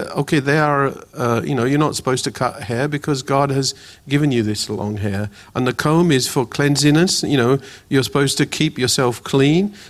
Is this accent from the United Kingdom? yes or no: yes; England, United Kingdom; accent: English; I grew up in England, and some of you may notice I've actually got an English accent. So in England, I had a nickname.